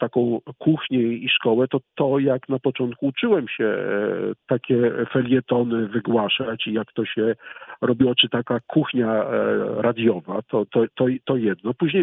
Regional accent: Wrocław, Lower Silesian Voivodeship, Poland; bo jestem wrocławianinem, rocznik 65., więc parę rzeczy już we Wrocławiu widziałem

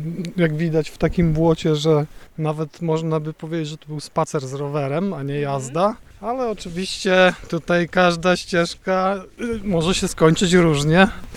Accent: Wrocław, Lower Silesian Voivodeship, Poland; Z Wrocławia.

